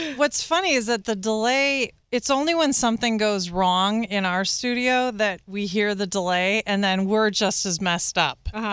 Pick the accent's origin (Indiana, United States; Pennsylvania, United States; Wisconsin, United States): Wisconsin, United States; No, I'm from Wisconsin. I grew up in Wisconsin.